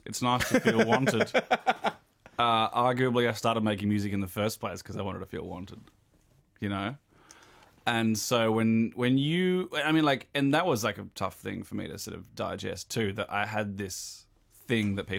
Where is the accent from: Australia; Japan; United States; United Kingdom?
Australia; I was like, maybe this is going easy because I'm Australian.